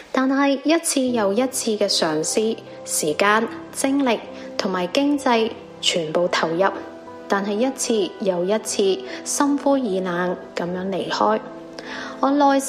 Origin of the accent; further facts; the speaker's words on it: southern China, China; accent: southern accent; 南方长大的我去了东北上大学，班上面几乎都是北方人，我的南方口音成为同学的笑话